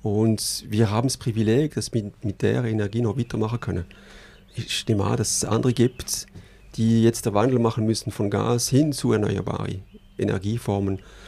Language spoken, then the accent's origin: German; Grand Est, France; moved away as an adult; now in Bottmingen, Switzerland; Mein Vater ist ein Elsasser und ich bin eigentlich aufgewachsen im Elsass, Nordelsass. Und dann mit 18 weg, von wo ich aufgewachsen bin und ein bisschen in die Welt. Und wohne jetzt seit 2008 in Bottmigen